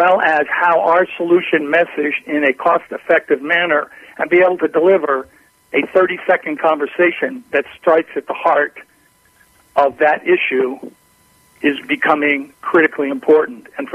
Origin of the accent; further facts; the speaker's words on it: Austin, Texas, United States; I'm from Austin, Texas, and we have a we're very fortunate.